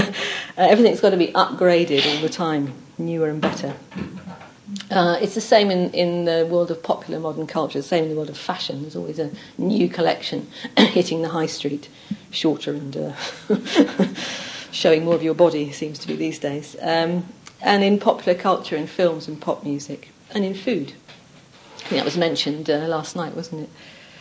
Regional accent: England, United Kingdom; I said, "No, I'm English."

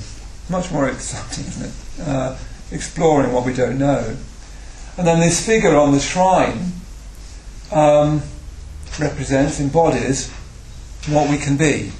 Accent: West Midlands, United Kingdom; I come from the West Midlands. Nobody does anything spiritual there.

